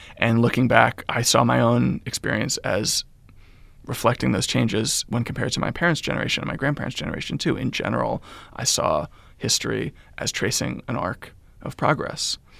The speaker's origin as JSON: {"language": "English", "town": "New York City", "region": "New York", "country": "United States", "tie": "born or raised there", "said": "I'm 37 years old. I grew up in New York City, you know, came of age, born in 1982, came of age in the 1990s"}